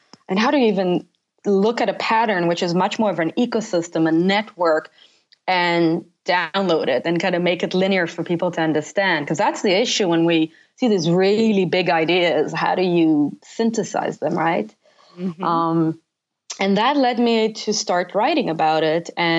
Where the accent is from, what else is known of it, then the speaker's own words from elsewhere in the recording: Israel; I was brought up in Israel